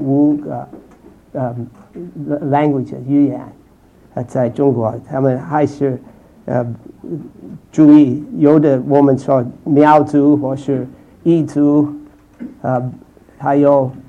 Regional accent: St. Louis, Missouri, United States; Chinese is a second language; 我怎么从St. Louis 我的老家快要从大学毕业的时候，我怎么能够到中国去

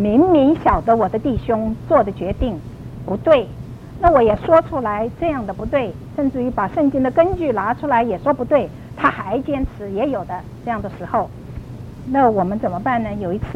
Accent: China; 我觉得我们中国人的夫妇里面一个很欠缺的一个地方就是没有 communication

